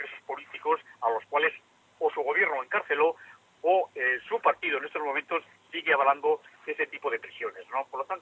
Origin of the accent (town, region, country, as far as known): Basque Country, Spain